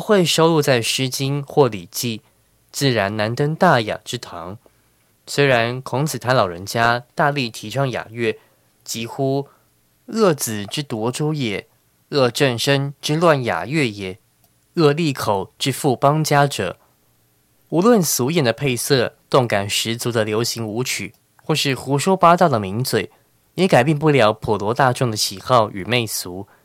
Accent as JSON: {"language": "Chinese", "country": "Taiwan", "tie": "born or raised there", "said": "即使我是土生土长的台湾人，却大老远跑到英国去了解日本。"}